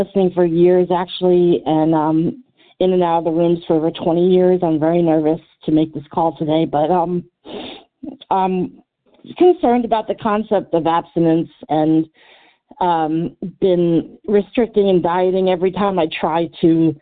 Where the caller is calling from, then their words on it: Pennsylvania, United States; from Pennsylvania.